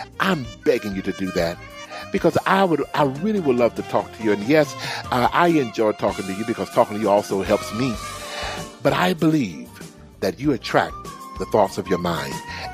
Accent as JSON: {"language": "English", "town": "Houston", "region": "Texas", "country": "United States", "tie": "born or raised there", "said": "Now, y'all know my hometown is Houston, so I can't say too much."}